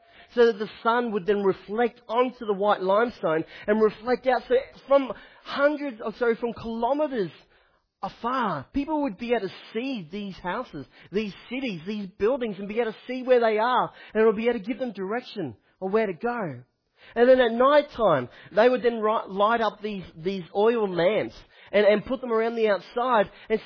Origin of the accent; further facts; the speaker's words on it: Queensland, Australia; I'm from the Sunshine Coast. I'm from the Sunshine Coast and there's no way. I came here to go and do university.